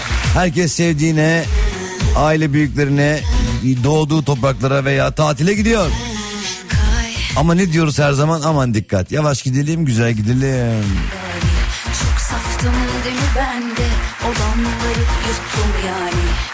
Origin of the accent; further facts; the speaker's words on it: Istanbul, Turkey; born there; İstanbul Bahçelievler doğumluyum.